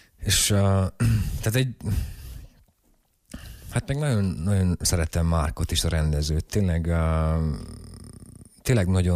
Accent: Harghita, Romania; És csíki székelyként azért vannak problémáim nekem a román nyelvtudással.

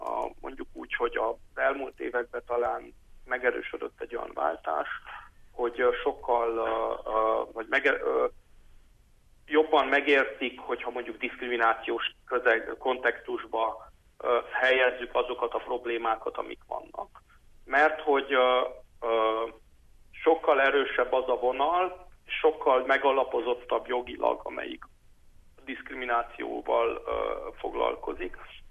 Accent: Transylvania, Romania; de hogy nem volt prioritásunk, mint erdélyi magyaroknak, hogy hogy ezt megtanuljuk

